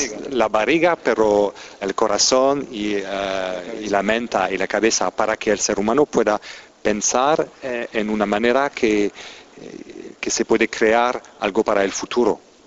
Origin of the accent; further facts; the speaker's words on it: France; Spanish is a second language; yo vengo de Francia